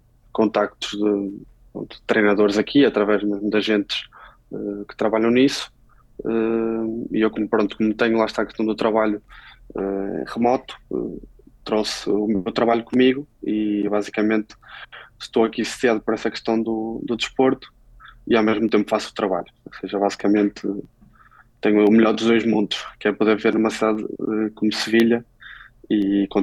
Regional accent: Braga, Portugal; moved away as an adult; now in Spain; estudei em Braga, eu sou de Braga, sempre fiz todo o meu percurso em Braga

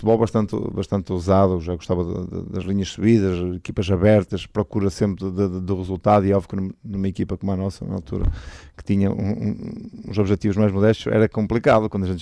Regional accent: Portugal; moved away as an adult; foi a primeira vez que saí de Portugal para jogar.

